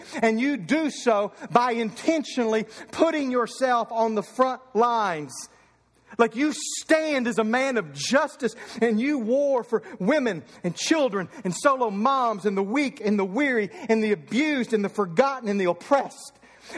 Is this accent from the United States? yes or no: yes; Eddyville, Kentucky, United States; I grew up in Eddyville, Kentucky. I loved rodeos.